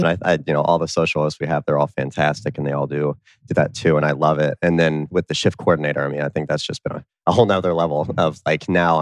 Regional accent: Westerville, Ohio, United States; also born or lived in New York; Yep. I grew up in the Westerville, Columbus area. And I've lived here ever since. I lived in New York for a little while doing an internship.

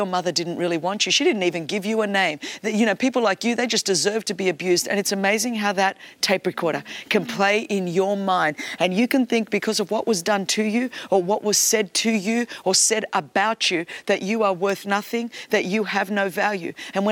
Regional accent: Australia; I mean, I'm Greek Australian.

